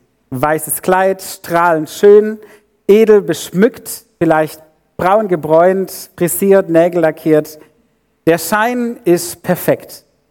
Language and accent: German; Herrenberg, Baden-Württemberg, Germany; accent: Swabian; Ich bin 25 Minuten hier um die Ecke auf die Welt gekommen. Ich bin in Herrenberg im Krankenhaus geboren und bin aus Schwäbisch aufgewachsen.